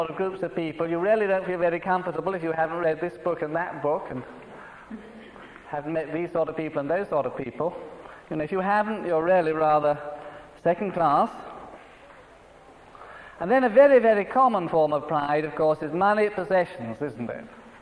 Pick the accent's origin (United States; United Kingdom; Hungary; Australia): United Kingdom; There can be pride of race, pride in nationality. I'm British.